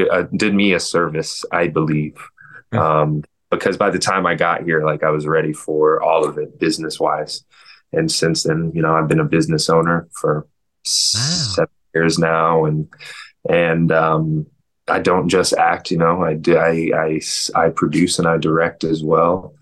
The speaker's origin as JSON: {"language": "English", "region": "Tennessee", "country": "United States", "tie": "born or raised there", "also_born_or_lived": "Indiana", "lives_now": "New York City, United States", "said": "and we grew up in Tennessee and Indiana, so it's like very different places."}